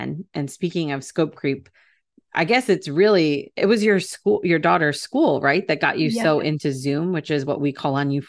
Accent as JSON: {"language": "English", "region": "Ohio", "country": "United States", "tie": "born or raised there", "said": "And I grew up in Ohio."}